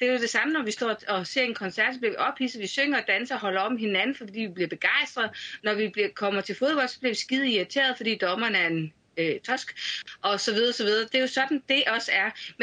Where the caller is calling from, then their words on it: Skagen, North Denmark Region, Denmark; Jeg er med her fra Skagen, så jeg håber, at forbindelsen holder.